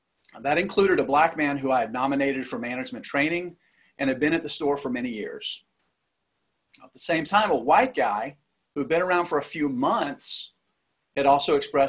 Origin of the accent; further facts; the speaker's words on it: Deep South, United States; I grew up in the Deep South.